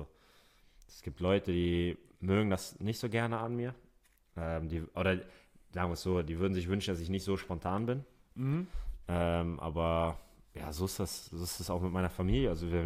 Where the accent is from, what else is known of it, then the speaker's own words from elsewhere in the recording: Hamburg, Germany; Ich sehe mich auf jeden Fall in meiner Heimatstadt Hamburg.